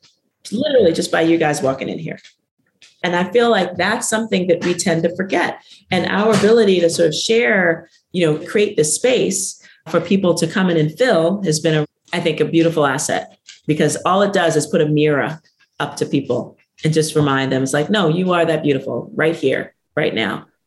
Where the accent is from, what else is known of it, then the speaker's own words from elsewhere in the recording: New York City, New York, United States; Like I'm from the South Bronx, like we created hip hop.